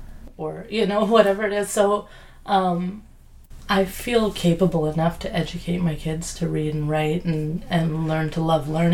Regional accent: Canada; through my life as a Canadian, reading things in French all my life

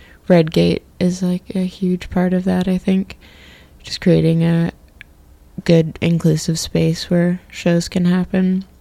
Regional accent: West Coast, Canada; also born or lived in eastern Canada; I moved to Vancouver. I'm from the West Coast, but I lived back east.

